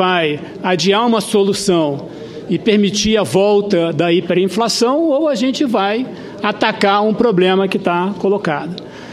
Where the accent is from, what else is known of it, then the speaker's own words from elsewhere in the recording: Rio de Janeiro, Brazil; born there; estados como Rio de Janeiro, por exemplo, meu estado natal.